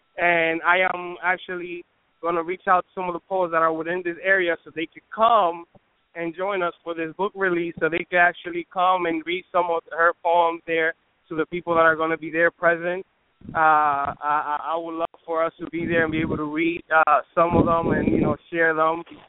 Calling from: Brooklyn, New York, United States; calling from Brooklyn, New York.

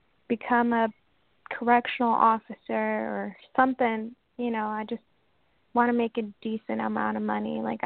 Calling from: Washington, United States; From Washington State.

